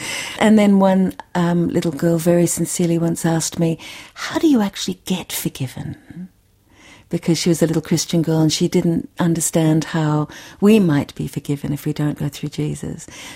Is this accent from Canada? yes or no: no; Australia; And who's the Australian? We're all Australian